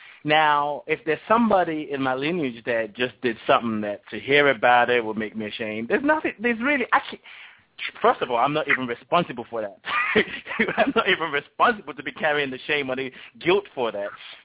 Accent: Nigeria; now in United States; I'm originally from Nigeria, and my story about honoring ancestors came in a roundabout kind of way. I think I'm learning more in America about honoring my ancestors than I did in Nigeria.

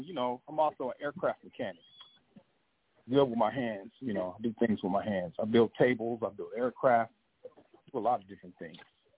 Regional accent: Compton, California, United States; I was born and raised in Compton. I'm the youngest of three boys, three men.

